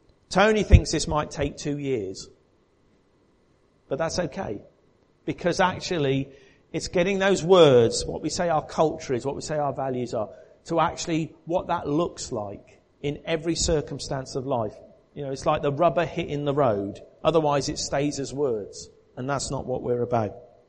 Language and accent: English; England, United Kingdom; Now, we're not meant to say this because we're English.